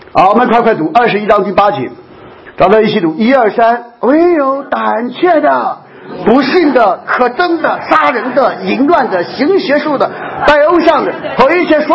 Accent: China; 我们中国人特别是我们大陆来的，

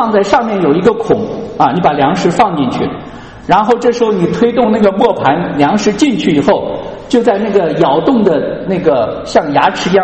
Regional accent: Henan, China; 我小的时候在河南的老家啊，我们家那个老房子就有一个石磨

